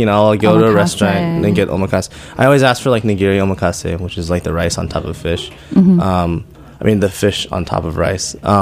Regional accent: Oklahoma City, Oklahoma, United States; I grew up in Oklahoma City, okay. Which was, it's kind of weird, and I miss it, actually.

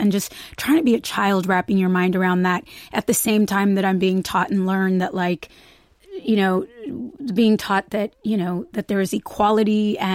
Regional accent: California, United States; I grew up in California

